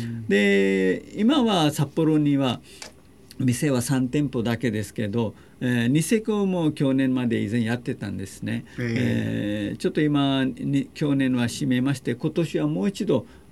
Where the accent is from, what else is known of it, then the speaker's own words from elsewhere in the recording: Pakistan; Japanese is a second language; moved away as an adult; now in Japan; で、私は出身はパキスタンなんですけど、日本に来たのは今から42年前ですね。日本に来たきっかけは留学生だったんですけど